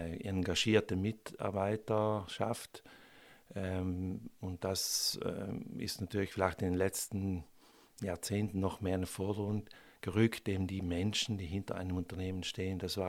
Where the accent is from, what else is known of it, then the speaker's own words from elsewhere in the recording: Bolzano, Trentino-Alto Adige, Italy; ich bin in Bozen aufgewachsen, in einer Familie, einer fünfköpfigen Familie.